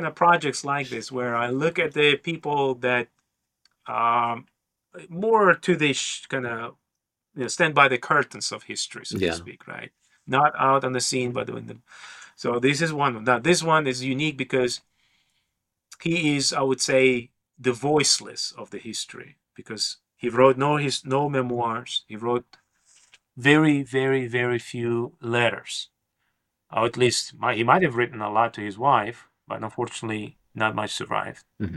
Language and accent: English; Tbilisi, Georgia; happens to be from my hometown, from Tbilisi.